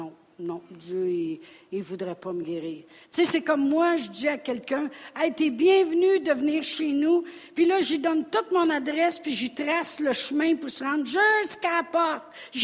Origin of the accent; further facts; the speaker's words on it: Quebec, Canada; On est des Québécois après tout. On a été niaiseux longtemps. Mais maintenant, on ne l'est plus.